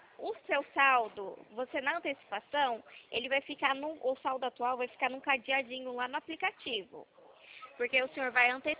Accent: Presidente Prudente, São Paulo, Brazil; sou de Presidente Prudente, interior de São Paulo.

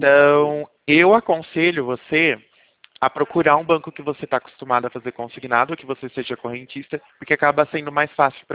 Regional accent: São Paulo, Brazil; Eu sou aqui de São Paulo, da Central.

